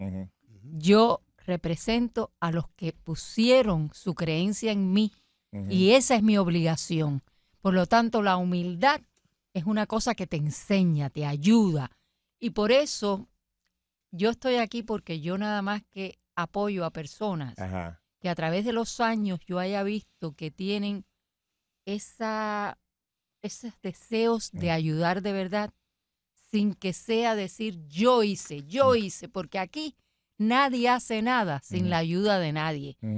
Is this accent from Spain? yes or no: no; Cuba; moved away; ¿Y para qué salimos de Cuba si no fue para la democracia, que todo el mundo piense como piensa?